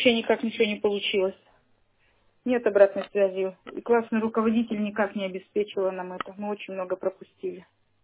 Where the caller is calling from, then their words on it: Perm, Perm Krai, Russia; вот я из Перми позвонила.